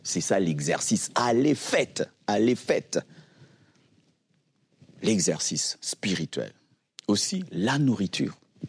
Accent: Kinshasa, DR Congo; j'ai grandi à Lemba

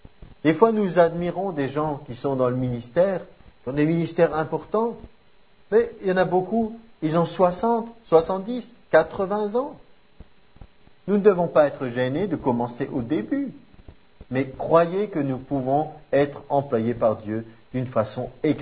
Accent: France; J'ai dit, je suis un Français moyen. Parce que ma taille, c'est 1m75 et c'est la moyenne à peu près dans notre pays.

